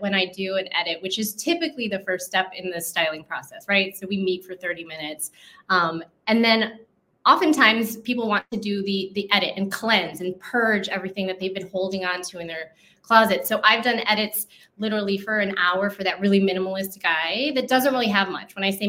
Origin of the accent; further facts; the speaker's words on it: Chicago, Illinois, United States; also born or lived in Los Angeles; I mean, I'm from Chicago, but lived in LA.